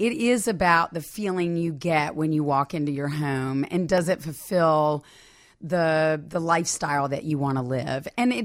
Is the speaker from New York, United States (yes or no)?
no; High Point, North Carolina, United States; I grew up in High Point, North Carolina, where a lot of furniture is manufactured.